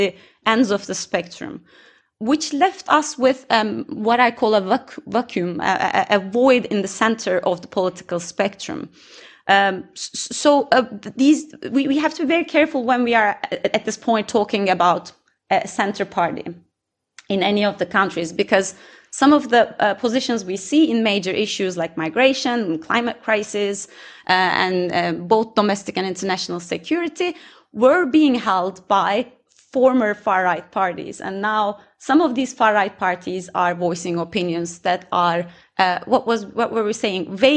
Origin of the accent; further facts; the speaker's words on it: Turkey; moved away as an adult; also born or lived in Sweden; I was born and raised in Turkey, but I've spent a big chunk of my adult life in Sweden.